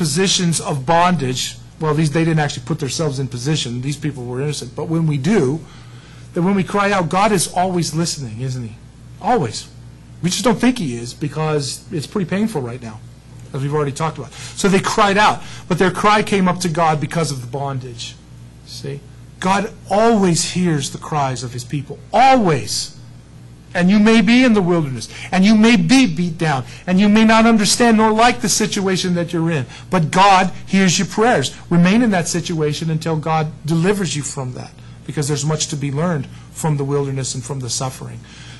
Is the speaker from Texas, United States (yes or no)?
no; San Diego, California, United States; And I grew up in San Diego, and I love Southern California, but I do not want to be in Southern California anymore.